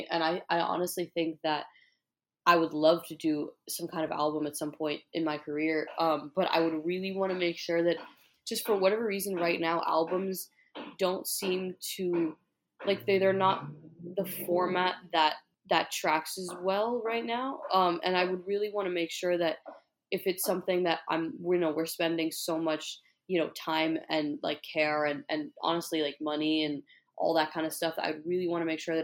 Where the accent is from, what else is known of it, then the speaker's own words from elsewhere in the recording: Annapolis, Maryland, United States; I'm from Annapolis and like it's a big like sailing, like everybody sails there.